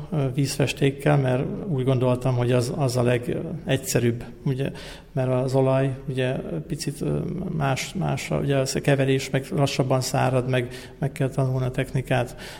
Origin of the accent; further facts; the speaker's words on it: Szerencs, Borsod-Abaúj-Zemplén, Hungary; Szerencsén nőttem fel, és a gyerekkoromban is nagyon nagy kötődésem volt a környék vidékeihez